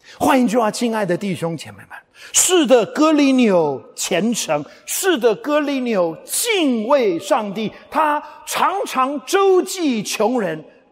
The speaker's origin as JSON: {"language": "Chinese", "country": "China", "said": "有一些我们中国人觉得为什么上帝是拣选犹太人，不是拣选我们中国人"}